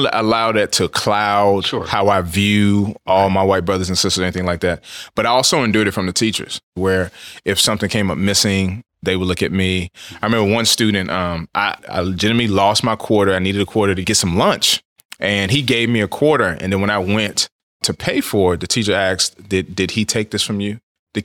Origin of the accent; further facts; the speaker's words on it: Washington, District of Columbia, United States; also born or lived in Kansas; Yeah, so pretty much born and raised. I was born in Walter Reed Hospital in D.C. My mom was from the area. My dad was from the area as well.